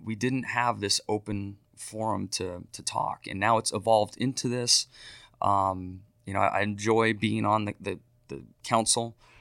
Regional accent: San Diego, California, United States; I mean, growing up in San Diego, we were so close to some local mountains to ski.

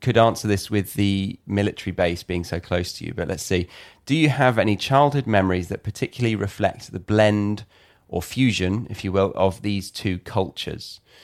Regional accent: United Kingdom; When I read it out loud as a Brit, I was like, Faster Pastor?

